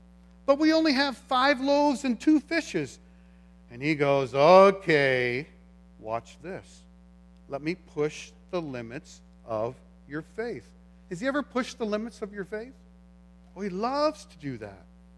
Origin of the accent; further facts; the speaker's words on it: Ontario, Canada; We're from Ontario. And actually, we're here to plant a church.